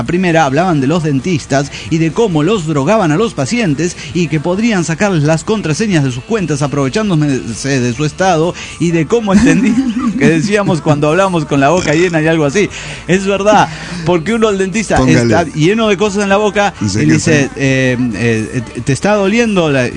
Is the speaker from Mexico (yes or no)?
yes; Ixcaquixtla, Puebla, Mexico; es en honor a mi tatarabuelo en mi pueblo, Iscaquistla, que significa oye, ven acá.